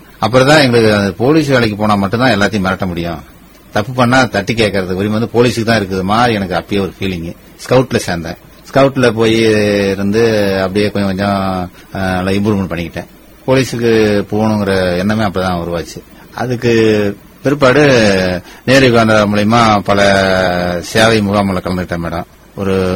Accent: Vellalagundam, Tamil Nadu, India; நான் சொந்த ஊர் சேலம் மாவட்டம், வாழப்பாடி நியர் வெள்ளாளகுண்டம் கிராமம், ஊராட்சி ஒன்றிய தோக்குப்பள்ளி, அந்த ஸ்கூல்ல தான் படிச்சேன் மேடம்.

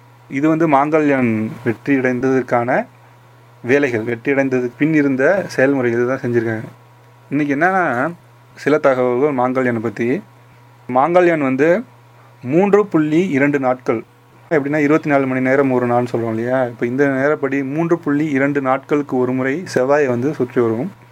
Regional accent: India; born there; நானும் இந்த மண்ணில் பிறந்தேன்

